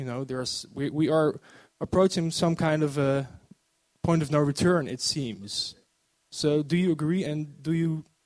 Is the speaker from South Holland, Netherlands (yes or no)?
yes; The Hague, South Holland, Netherlands; I'm a philosopher from The Hague.